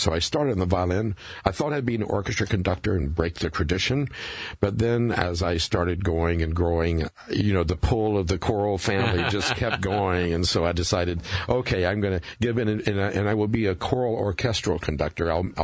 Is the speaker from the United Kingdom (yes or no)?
no; New Orleans, Louisiana, United States; Well, my hometown is New Orleans, but my family came out of the Kentucky Hills.